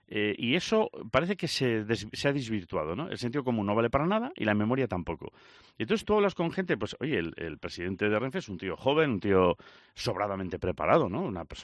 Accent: Lugo, Galicia, Spain; a mí Lugo, que es mi tierra natal

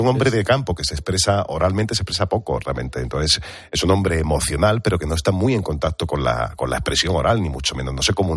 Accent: Andalusia, Spain; accent: Andalusian; me tocó trabajar con mi acento, que yo en mi carrera la he desarrollado sin mi acento andaluz. De hecho, además, para mí es muy raro actuar en andaluz.

